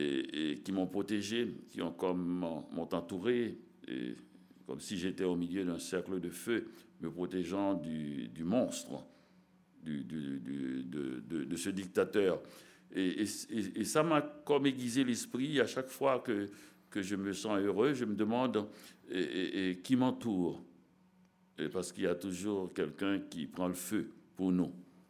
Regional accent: Petit-Goâve, Ouest, Haiti; la petite ville où j'ai passé mon enfance, à Petit-Gouave, et dans les années 60, et où j'ai eu une enfance, je dirais, lumineuse et merveilleuse

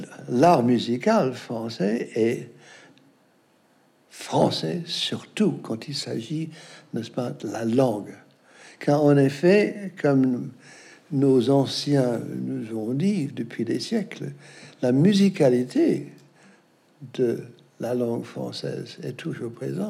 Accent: United States; Enfin, moi, je suis un Américain.

